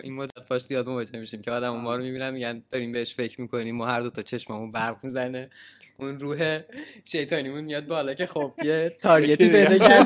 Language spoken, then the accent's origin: Persian; Isfahan, Iran; now in Tehran, Iran; من یادم نمیره وقتی که از اصفهان اومدم تهران، از سرعت پایین راه رفتن آدم تو خیابونه اصفهان عصبانی میشدم